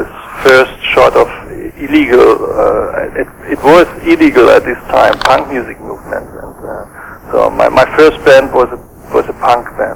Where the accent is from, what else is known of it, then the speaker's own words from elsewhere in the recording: Germany; Well, as you know, I grew up in East Germany in a very special, if you want, isolated situation.